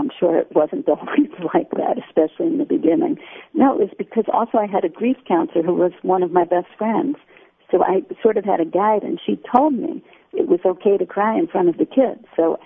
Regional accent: United States; as an American, I feel like it's so abnormal the way death invades us here.

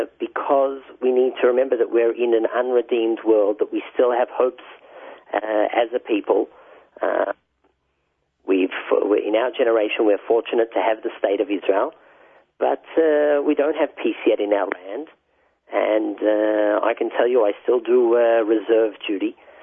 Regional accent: Australia; And growing up in Australia, I have strong Chabad roots because I went to a Lubavitcher school there.

